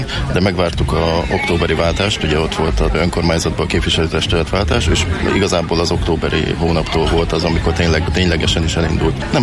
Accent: Jászszentandrás, Jász-Nagykun-Szolnok, Hungary; born there; Itt születtem, Jász Szent Andráson, mindenki ismer.

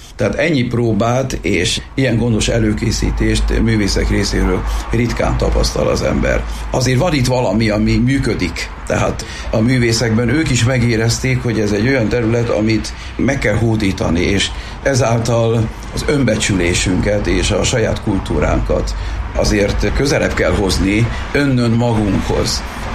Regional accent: Sajókazinc, Borsod-Abaúj-Zemplén, Hungary; a szomszéd faluban születtem Edelénytől egy jó két nagy lépésre. Sajó Kazinci legény vagyok

